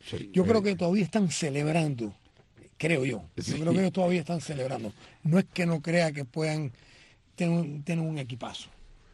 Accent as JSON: {"language": "Spanish", "town": "Bejucal", "region": "Mayabeque", "country": "Cuba", "said": "También soy guajiro, pero de Bejucal."}